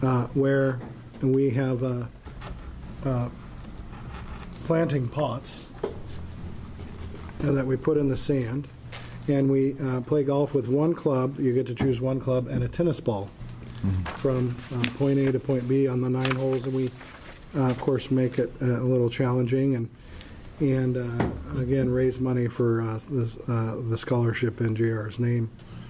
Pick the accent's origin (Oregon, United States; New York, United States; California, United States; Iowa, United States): Oregon, United States; Port Orford; in my hometown of Port Orford, we have a big, huge 4th of July celebration